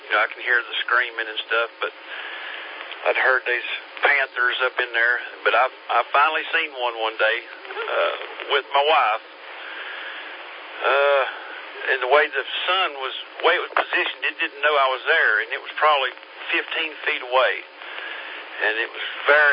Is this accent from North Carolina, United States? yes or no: yes; North Carolina, United States; And I'm from Madison County, North Carolina, which is just on the other side of Asheville, so not too far away.